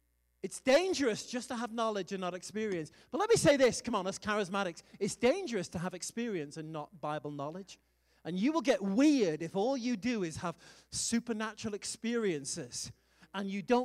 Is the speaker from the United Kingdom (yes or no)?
yes; United Kingdom; now in United States; I'm British. We're all weird. But I'm proud to be American, where at least I know I'm free.